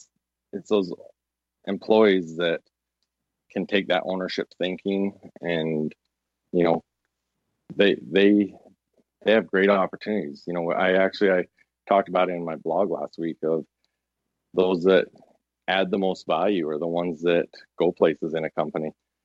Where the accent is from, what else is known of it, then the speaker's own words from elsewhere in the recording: United States; See, I said that as an American, not a Canadian. I said Z.